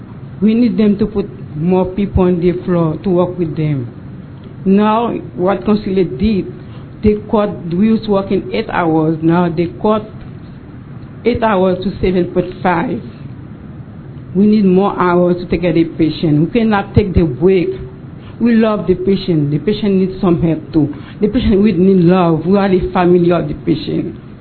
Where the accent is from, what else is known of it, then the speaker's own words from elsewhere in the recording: Miami, Florida, United States; English is a second language; I'm from Miami.